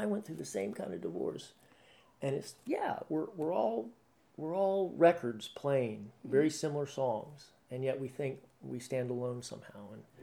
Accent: North Carolina, United States; my home state is submerged in water, many of my North Carolinian brothers and sisters are going to want to immigrate.

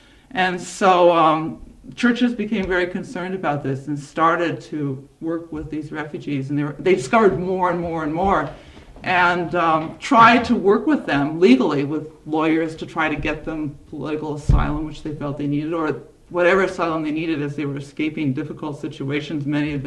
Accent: California, United States; I grew up in California, and a lot of Chinese immigrants were brought over to work there

